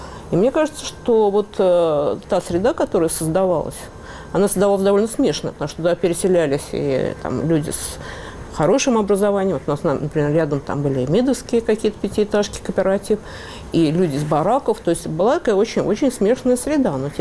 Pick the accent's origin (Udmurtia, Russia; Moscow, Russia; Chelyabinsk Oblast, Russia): Moscow, Russia; я выросла в пятиэтажке в Измайлово. Бывали такие периоды в моей жизни, когда я куда-то выезжала, но я неизменно возвращалась в пятиэтажку, сейчас живу в ней.